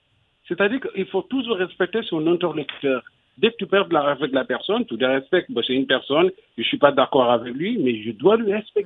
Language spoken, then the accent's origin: French; Senegal; Si on est sénégalais, je vais vous donner un exemple. Chez nous, il n'y a pas de démocratie.